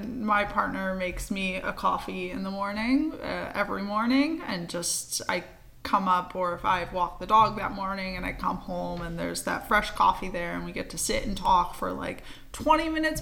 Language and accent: English; Philadelphia, Pennsylvania, United States; moved away as an adult; also born or lived in New York; now in Amsterdam, Netherlands; I'm originally from Philadelphia, from Philly to New York, from New York to Amsterdam.